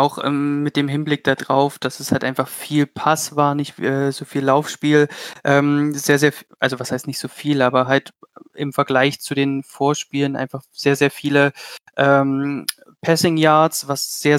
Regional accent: Leipzig, Saxony, Germany; tue ich aus Leipzig.

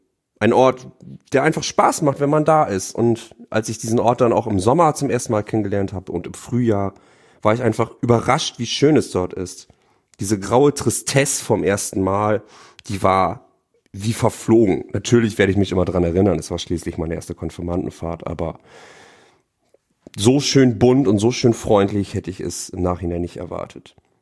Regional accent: Lower Saxony, Germany; now in Bremerhaven, Germany; Ich komme aus Bremerhaven, bin dort zurzeit Referendar seit diesem Schuljahr und komme eigentlich aus einem Vorort von Oldenburg.

